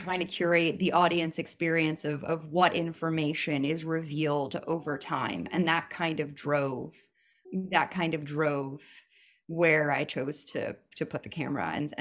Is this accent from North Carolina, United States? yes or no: no; New York City, New York, United States; I grew up in New York City. And so I knew that I wanted to be an actor when I was very young